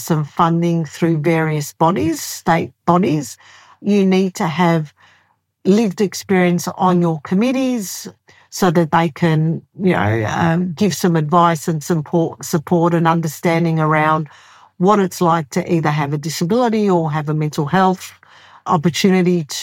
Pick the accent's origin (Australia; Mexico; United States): Australia; growing up in Australia, everyone volunteers.